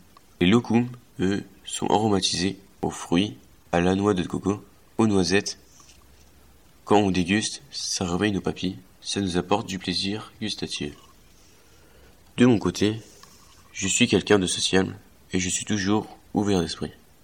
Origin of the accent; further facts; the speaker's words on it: Brittany, France; born there; now in Quimper, France; Moi, j'ai des origines turques et je connais assez bien cette culture qui fait partie de moi, même si je suis né en Bretagne.